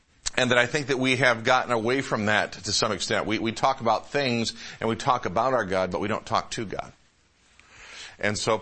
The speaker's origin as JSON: {"language": "English", "country": "United States", "said": "I'm an American, I love my country"}